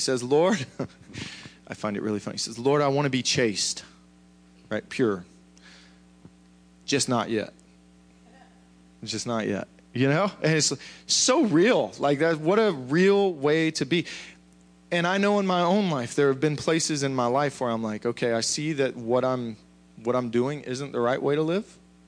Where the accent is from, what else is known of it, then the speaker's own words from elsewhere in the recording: the South, United States; I'm from the South. Fried chicken was like a staple at every...